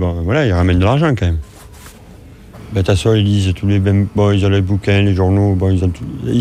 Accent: Toulon, Provence-Alpes-Côte d'Azur, France; Moi, je suis de la Côte d'Azur, en fait. De Toulon, exactement.

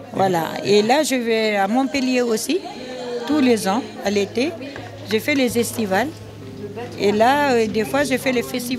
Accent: Mali; now in France; Oui, je suis malienne, je suis en France depuis 32 ans.

